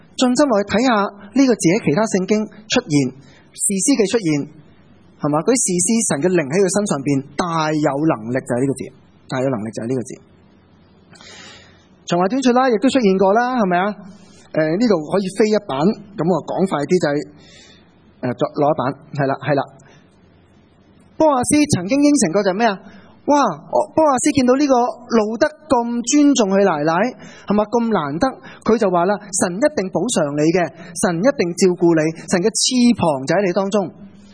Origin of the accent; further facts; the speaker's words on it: Hong Kong; 咁樣，因為照住啊射住，當我哋香港人講其實咩意思啊？